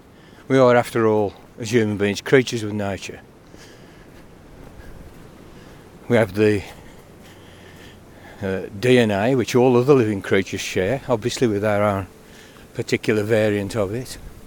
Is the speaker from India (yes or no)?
no; England, United Kingdom; as an Englishman who grew up in an industrial area of the country